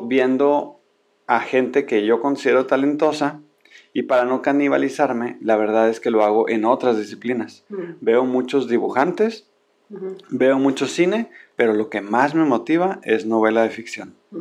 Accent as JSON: {"language": "Spanish", "region": "Sonora", "country": "Mexico", "said": "En Sonora, yo soy de Sonora, les dicen fachosos"}